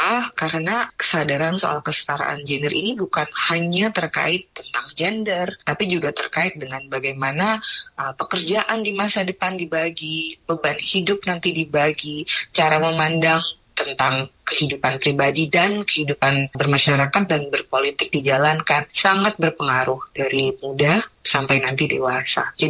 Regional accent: Indonesia; karena saya dibesarkan di Indonesia

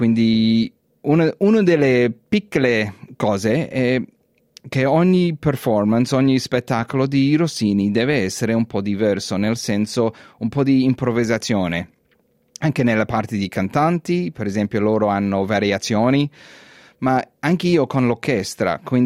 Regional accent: Sydney, New South Wales, Australia; Era esattamente 30 anni fa qui a Sydney, perché sono originariamente da Sydney, nato a Sydney.

